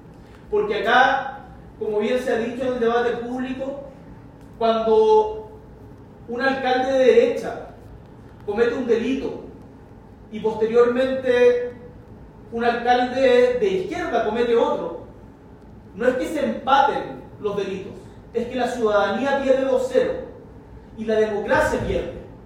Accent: Magallanes, Chile; Yo soy magallánico, nacido y criado en una comuna austral

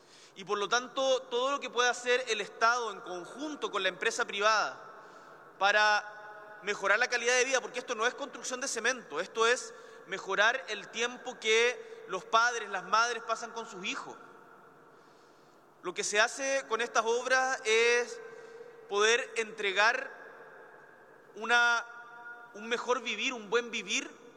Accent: Punta Arenas, Magallanes, Chile; now in Santiago, Chile; cuando llegué a vivir a Santiago, yo vengo de Punta Arenas, y en Punta Arenas vivía en lo que en esa época era el extremo sur de la ciudad

